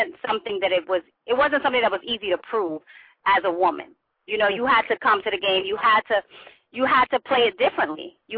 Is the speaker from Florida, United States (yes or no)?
no; Bronx, New York, United States; now in New Jersey, United States; I'm representing Jersey, too, even though I'm from the Bronx. I'm in Jersey now.